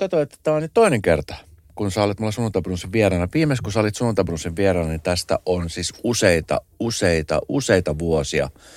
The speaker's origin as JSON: {"language": "Finnish", "town": "Espoo", "region": "Uusimaa", "country": "Finland", "said": "kun mäkin olen Espoosta"}